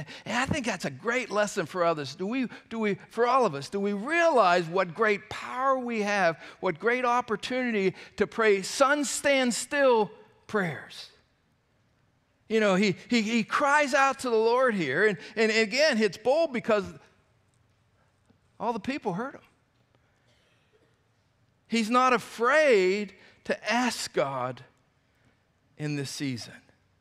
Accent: Ohio, United States; when growing up in Northeast Ohio, there were times where we had some great snowstorms

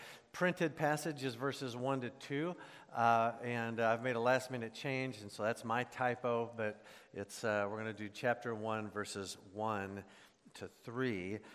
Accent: Midwest, United States; also born or lived in South, United States; Growing up in the Midwest and in the South, Niagara is just a figment of the imagination

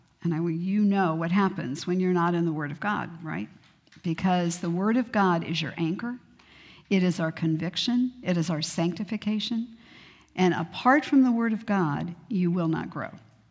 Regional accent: Miami, Florida, United States; also born or lived in Italy / Germany; as you've heard, and I grew up in Miami basically from the time I was 9 and did all of my schooling in Florida.

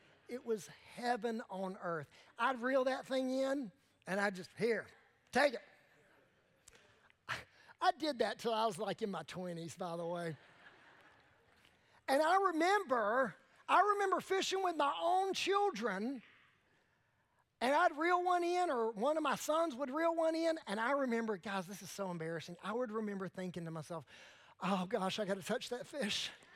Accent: Wilmington, North Carolina, United States; But I grew up fishing with my grandpa, my papa, and actually my granddaddy. And we would go all over, I'm from Wilmington. We'd spend all kinds of times in creeks and out on the sounds of Wrightsville Beach and those areas.

